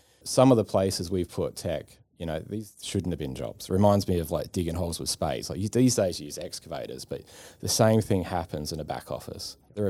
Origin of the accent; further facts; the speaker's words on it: Australia; There's about 30 of us. We're all Australian. We're Adelaide based.